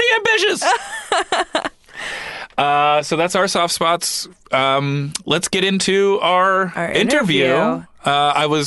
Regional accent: San Francisco, California, United States; so I grew up in San Francisco

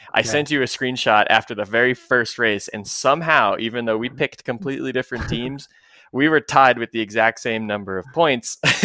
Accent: United States; And I mean, as an American, it's always fun to see our neighbors to the north do well

